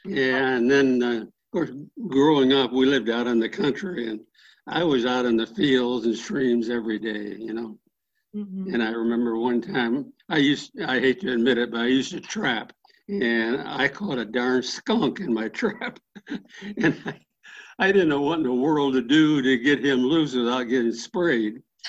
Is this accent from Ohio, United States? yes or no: yes; Bascom, Ohio, United States; I grew up in outside of a little town near Tiffin, Ohio, Bascom, Ohio. Nobody ever heard of it. I was born in a farmhouse there.